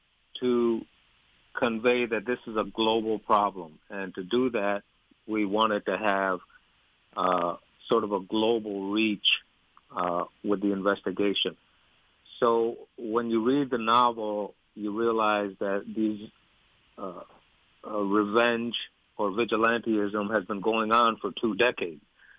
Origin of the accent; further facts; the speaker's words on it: India; English is a second language; now in United States; it reminds me of my interaction first coming to the United States as an Indian immigrant and being thrown in the inner city with a bunch of inner city kids and trying to make my way.